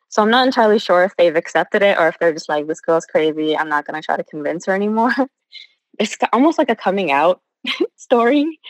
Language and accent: English; United States; Me being raised in America gave me more of a cultural, I guess, tilt towards, you know, being American, having more an identity that is more, I guess, multicultural and thinking more beyond my Ethiopian roots.